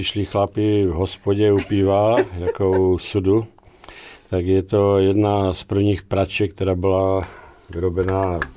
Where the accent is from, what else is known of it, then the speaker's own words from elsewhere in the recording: Horní Datyně, Moravian-Silesian Region, Czechia; Jsem místní patriot z Horních Datyn, takže preferuju, když to budou věci, které mají vztah k Horním Datyním.